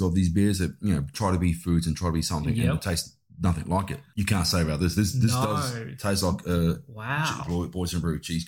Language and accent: English; New Zealand; I have gone back to my roots, being a Kiwi.